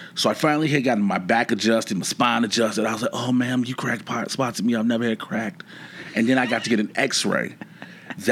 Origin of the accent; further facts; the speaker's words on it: Chicago, Illinois, United States; Born and raised in Chicago, south side of Chicago, product of the like my t-shirts used to say when I wrestled, ghetto born, ghetto bred, product of the streets, born in Inglewood area of Chicago, one of the roughest neighborhoods.